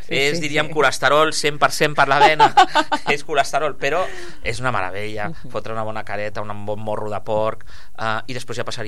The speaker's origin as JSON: {"language": "Catalan", "region": "Catalonia", "country": "Spain", "said": "som país de porc, ja ho hem dit, som catalans, som de porc"}